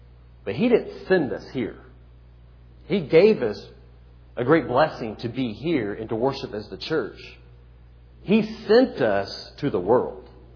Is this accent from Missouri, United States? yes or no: no; Kentucky, United States; Now, I don't know about you, but growing up in Kentucky, when I think of Dallas, I thought of the TV show that's back on